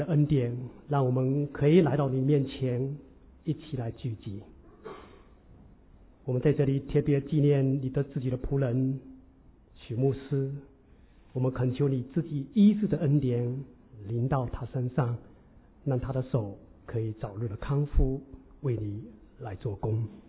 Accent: Fujian, China; 我生长在福建的农村，童年农村的生活给我带来很多美好的回忆。我们的家乡有海，也有山，也有平原。

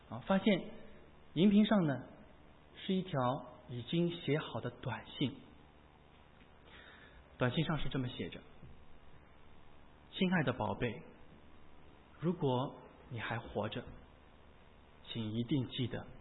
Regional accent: China; 我想我们来自中国大陆的很多都很难忘的就是一个在2008年我们知道所发生的一场大地震

